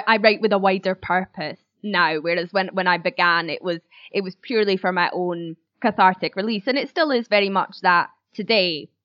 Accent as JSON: {"language": "English", "region": "Scotland", "country": "United Kingdom", "tie": "born or raised there", "said": "growing up in Scotland, you just get force-fed this kind of old Scottish white man poetry."}